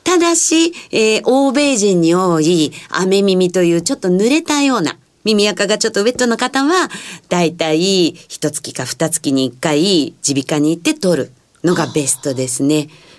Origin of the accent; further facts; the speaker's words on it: Yokohama, Kanagawa, Japan; 現在は地元の横浜で6年前から開業して、地域密着です。